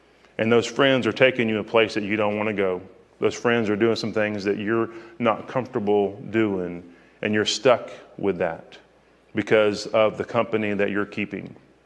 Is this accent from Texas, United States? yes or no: yes; Freeport, Texas, United States; also born or lived in Florida / Missouri / Arkansas; I was born in Florida, and I've lived in Missouri and Arkansas and Fort Worth and Needville and all kind of places. And so I ended up graduating from a town in Freeport, Texas, down on the coast, Surfside, Lake Jackson.